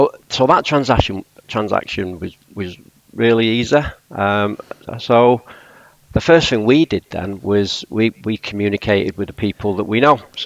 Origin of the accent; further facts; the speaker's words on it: Salford, North West England, United Kingdom; I'm a Salfordian, so that's a city in its own right, but people think I'm a Mancunian.